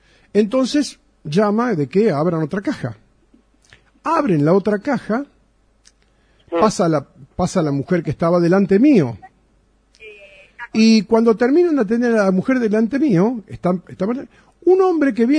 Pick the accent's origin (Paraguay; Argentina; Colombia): Argentina; Eso somos nosotros, los argentinos.